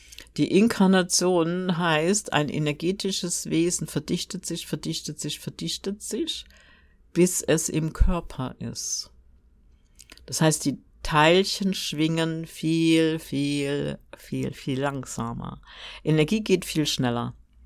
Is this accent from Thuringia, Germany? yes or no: yes; Thuringia, Germany; Und für mich als Thüringerin in einen Duft von Bäumen und Wald zu sein, ist für mich auch immer besonders schön und eine besonders schöne Erinnerung an Heimat.